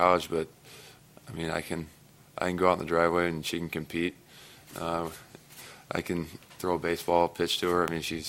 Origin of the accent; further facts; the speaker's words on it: Fort Wayne, Indiana, United States; Yes, I'm from Fort Wayne.